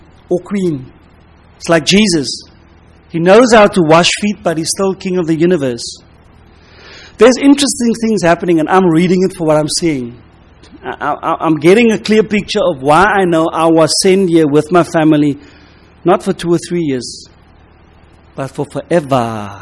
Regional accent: South Africa; Yeah, I'm from South Africa.

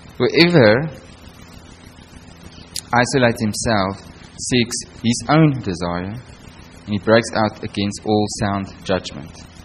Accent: South Africa; I'm from South Africa. We've got our own political issues there.

